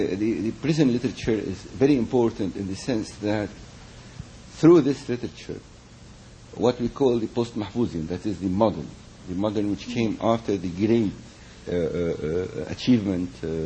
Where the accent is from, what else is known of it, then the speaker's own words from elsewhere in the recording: Beirut, Beirut Governorate, Lebanon; English is a second language; Personally, I come from Beirut, where we never had a dictatorship regime, but we had a society regime which collapsed.